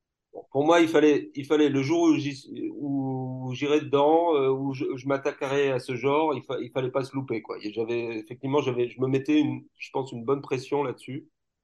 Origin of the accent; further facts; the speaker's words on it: Spain; moi, j'ai vécu une partie de mon enfance, adolescence, en Espagne.